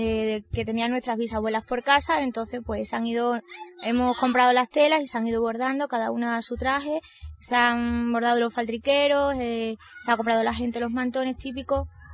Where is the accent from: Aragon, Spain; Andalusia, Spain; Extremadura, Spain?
Extremadura, Spain; San Vicente de Alcántara; Pues venimos de la, primero de la comarca de la Sierra San Pedro de los Baldíos, que engloba también Carbajo, pero nosotros somos de San Vicente de Alcántara, provincia de Badajoz.